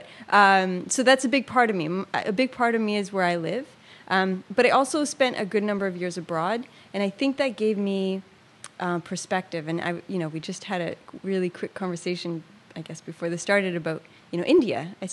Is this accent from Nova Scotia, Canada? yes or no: no; Etobicoke, Ontario, Canada; And so I grew up in Etobicoke, and now I live in the Junction area in, I guess, the north part of this riding.